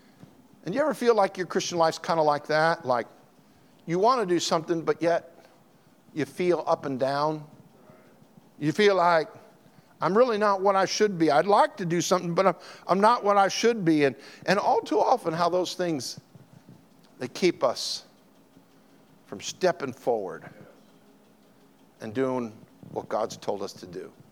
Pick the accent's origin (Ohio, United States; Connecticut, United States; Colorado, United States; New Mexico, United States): Colorado, United States; I grew up in Colorado, and the snow gets deep there.